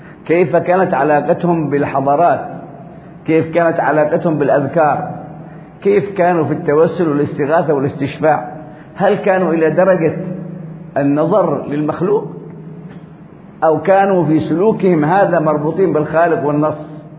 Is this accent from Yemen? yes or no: yes; Yemen; مثلا عندنا في اليمن كانت أنظمة، جاءت حوادث وانقلابات وتغيرت الثورة